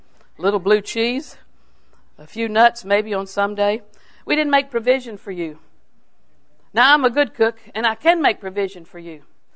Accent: Auburndale, United States; Now, I was raised in Auburndale.

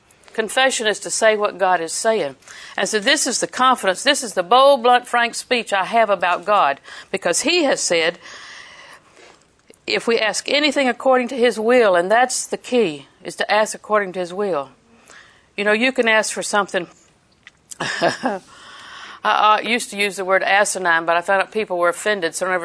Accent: Auburndale, Florida, United States; you know, I'm from Auburndale, and Auburndale people are quite brilliant

